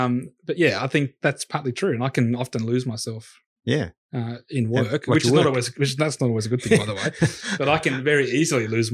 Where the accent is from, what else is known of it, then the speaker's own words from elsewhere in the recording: Cherrybrook, New South Wales, Australia; I did. I grew up in Cherrybrook primarily.